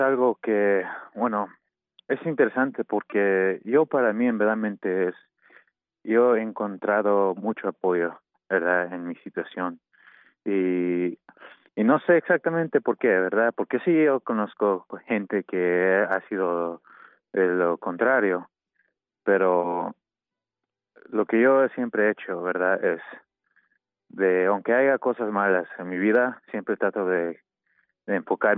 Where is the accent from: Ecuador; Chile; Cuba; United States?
United States; porque somos jóvenes que hemos crecido aquí, que muchos de nosotros nos vemos como americanos, ¿verdad?, porque eso es lo que hemos vivido y queremos vivir aquí